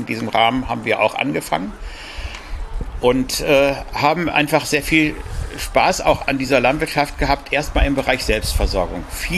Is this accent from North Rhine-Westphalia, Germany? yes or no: yes; Bielefeld, North Rhine-Westphalia, Germany